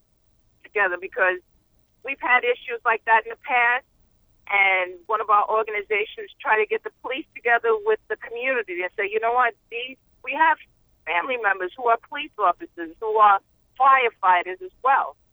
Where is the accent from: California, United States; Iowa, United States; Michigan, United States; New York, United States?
New York, United States; Staten Island; I grew up on Staten Island. We've had issues like that before on Staten Island.